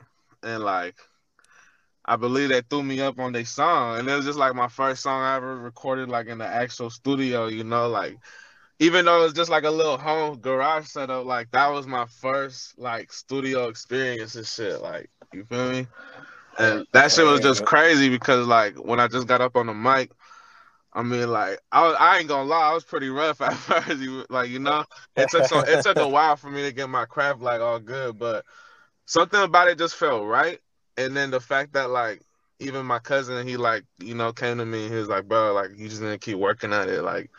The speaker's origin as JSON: {"language": "English", "town": "Roanoke Park", "region": "California", "country": "United States", "said": "Hey, I'm from Roanoke Park.\" He said, \"Hey, that's still the Bay.\""}